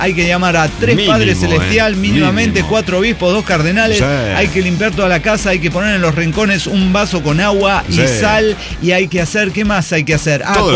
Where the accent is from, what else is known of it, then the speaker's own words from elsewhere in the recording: Mexico City, Mexico; bueno, como chilango, pues